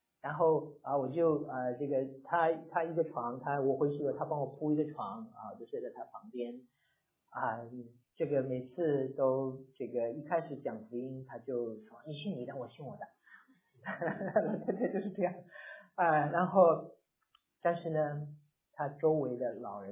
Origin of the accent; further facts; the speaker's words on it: China; 我们从大陆过来的很多的伯父伯母啊，还有很多从国内受到无神论教育的